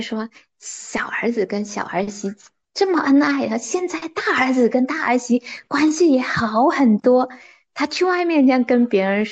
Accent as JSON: {"language": "Chinese", "country": "China", "said": "就我们中国人的一个特质之一，也比较含蓄"}